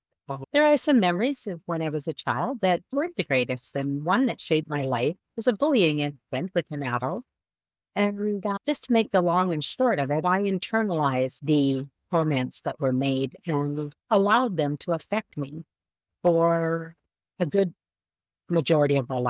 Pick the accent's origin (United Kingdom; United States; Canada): Canada; I am Canadian, so I do speak in provinces.